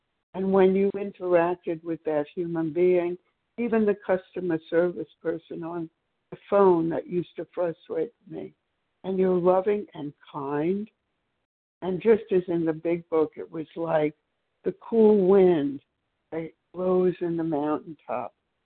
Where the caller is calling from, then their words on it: Maryland, United States; Oh, I'm calling from Maryland.